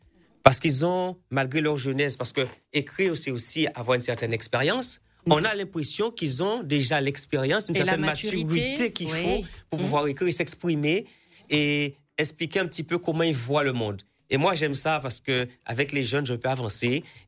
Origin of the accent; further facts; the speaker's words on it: Guadeloupe, France; Je viens de Marie-Galante